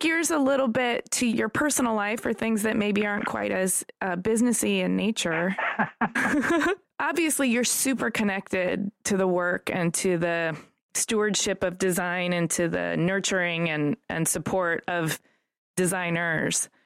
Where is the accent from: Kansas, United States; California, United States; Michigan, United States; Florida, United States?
Michigan, United States; Detroit; I'm from Detroit.